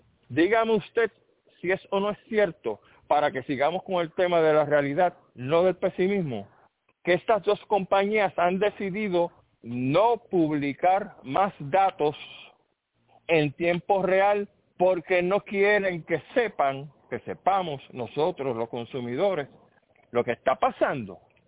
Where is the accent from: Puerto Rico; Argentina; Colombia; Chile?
Puerto Rico; Nosotros, como pueblo puertorriqueño, nos dijeron las cosas que yo les acabo de decir.